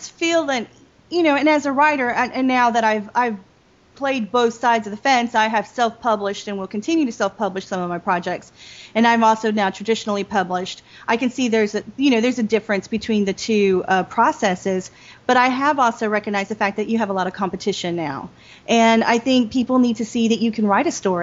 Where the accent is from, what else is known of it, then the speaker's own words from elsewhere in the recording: Texas, United States; But at the same time, I have to say, I'm from Texas. And learning to hold a gun and shoot a gun is not uncommon here.